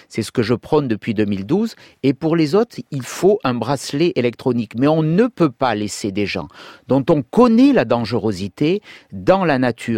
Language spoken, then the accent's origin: French; Nice, Provence-Alpes-Côte d'Azur, France; Vous savez, je suis niçois, l'attentat s'est passé dans ma circonscription.